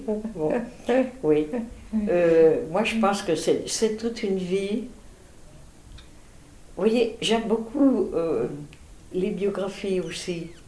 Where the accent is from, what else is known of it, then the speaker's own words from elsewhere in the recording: Belfort, Bourgogne-Franche-Comté, France; Mon père était lyonnais. Mmh. Ma mère était de Belfort. Je suis née à Belfort.